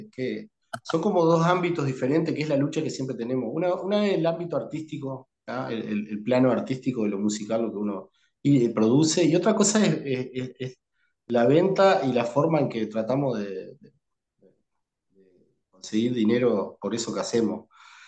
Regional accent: Canelones, Uruguay; Yo soy de Canelones, de la costa de Canelones, soy siempre canario.

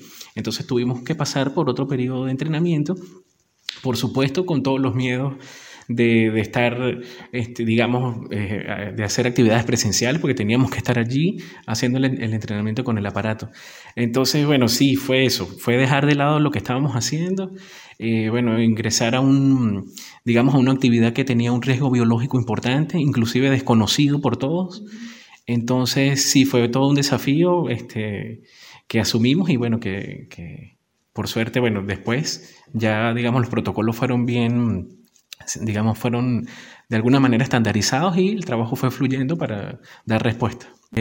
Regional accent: Venezuela; mi país de origen, que es Venezuela.

